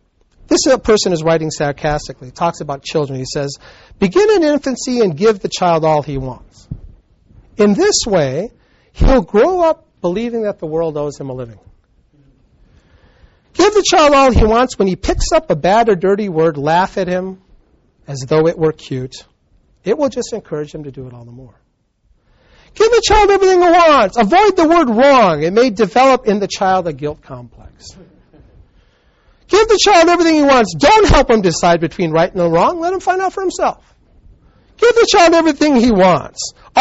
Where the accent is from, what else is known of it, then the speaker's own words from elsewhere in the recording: Sacramento, California, United States; I'm from Sacramento.